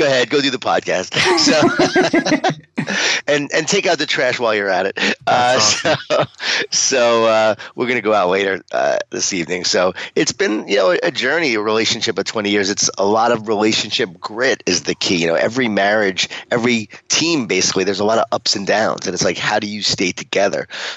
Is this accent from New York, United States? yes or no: yes; Long Island, New York, United States; accent: New York; I'm from Long Island, New York. And then, yeah, when I get fired up, the accent comes out.